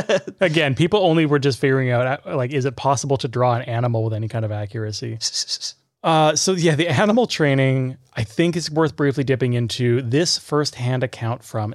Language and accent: English; Canada; like 10 pin bowling or 5 pin bowling as a Canadian